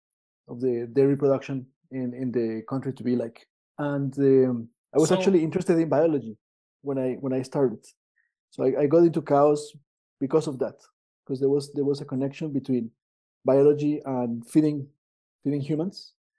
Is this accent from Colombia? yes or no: yes; Colombia; moved away as an adult; now in Quebec City, Canada; But yes, I am originally from Colombia. I went to school in Colombia until, I did my undergrad there. And then, I come from a region which is the largest dairy producer region in the country.